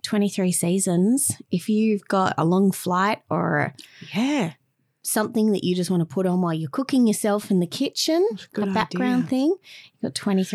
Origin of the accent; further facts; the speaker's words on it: Australia; As an Aussie, it's really interesting to see the different cuisines and ingredients